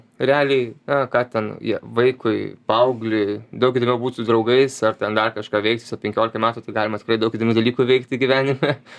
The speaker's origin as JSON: {"language": "Lithuanian", "town": "Vilnius", "region": "Vilnius County", "country": "Lithuania", "said": "esu vilnietis"}